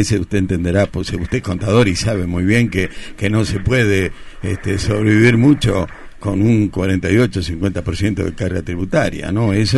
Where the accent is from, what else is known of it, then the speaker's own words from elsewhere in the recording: Argentina; Ahora, yo como argentino estoy muy preocupado y muy molesto